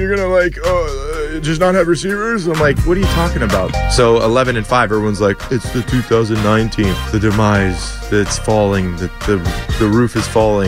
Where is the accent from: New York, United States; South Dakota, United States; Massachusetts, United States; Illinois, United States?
Illinois, United States; Chicago; Well, I was from Chicago, so I loved it.